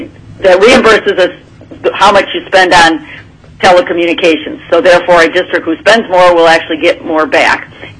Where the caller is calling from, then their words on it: Point Hope, Alaska, United States; the school I'm sitting in today, Point Hope, I'm calling from Point Hope, Alaska